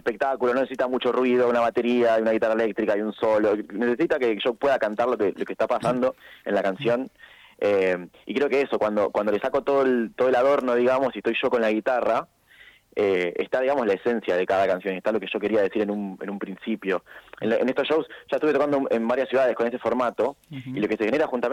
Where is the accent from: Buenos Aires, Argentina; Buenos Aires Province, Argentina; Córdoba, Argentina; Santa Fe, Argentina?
Santa Fe, Argentina; Rafaela; a él lo conocí porque ambos somos de Rafaela